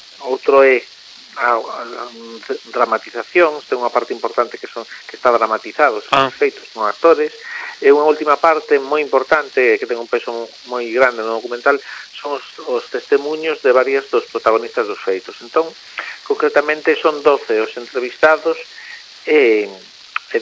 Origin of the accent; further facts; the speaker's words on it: Vigo, Galicia, Spain; Entón eu son vigués